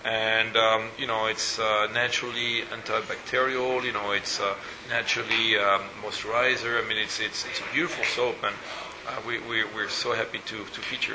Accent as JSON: {"language": "English", "town": "Lille", "region": "Hauts-de-France", "country": "France", "tie": "born or raised there", "said": "she's from Lille. She's from my hometown."}